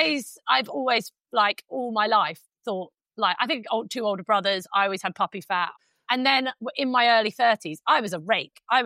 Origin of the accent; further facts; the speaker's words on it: England, United Kingdom; because we are very English, aren't we?